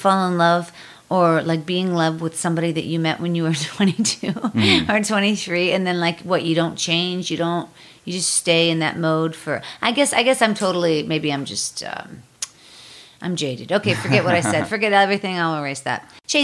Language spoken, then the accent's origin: English; Pittsburgh, Pennsylvania, United States; And so she's from Pittsburgh. I'm from Pittsburgh.